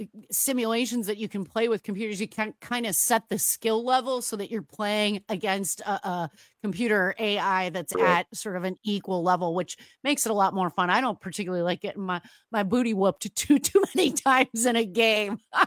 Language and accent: English; Wisconsin, United States; It was one of those things, growing up in Wisconsin, those good tavern games, darts and pool, especially as I got into college.